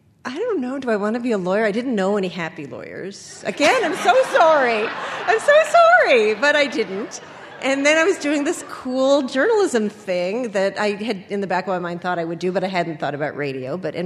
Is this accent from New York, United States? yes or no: yes; Old Chatham, New York, United States; Old Chatham, New York. My hometown.